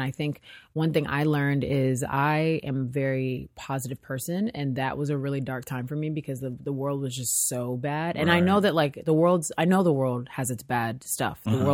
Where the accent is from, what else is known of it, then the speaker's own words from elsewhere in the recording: United States; Necessarily just being Black American, but being American.